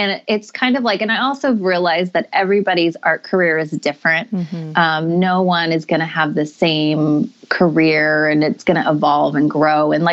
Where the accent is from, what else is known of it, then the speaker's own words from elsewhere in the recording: Portland, Oregon, United States; Well, I'm born and raised in Portland, Oregon, aka Portlandia.